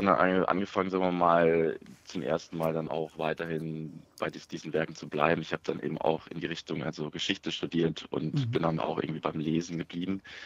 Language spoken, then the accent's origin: German; Hesse, Germany; Ich bin in der Nähe von Frankfurt auf zur Schule gegangen